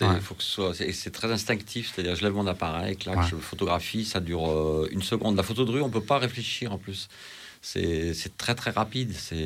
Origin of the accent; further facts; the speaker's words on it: Saint-Priest, Auvergne-Rhône-Alpes, France; Moi, je suis originaire de Saint-Priest.